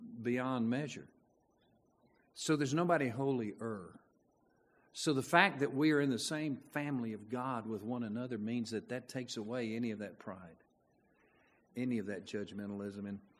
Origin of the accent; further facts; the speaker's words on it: California, United States; I'm from California, but I just had on slacks and a nice shirt.